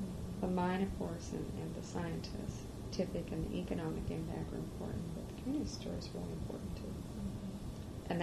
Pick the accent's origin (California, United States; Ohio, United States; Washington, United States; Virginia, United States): Washington, United States; Holden; also born or lived in Marysville; But when people ask me where I grew up, there's no question in my mind that I grew up in Holden.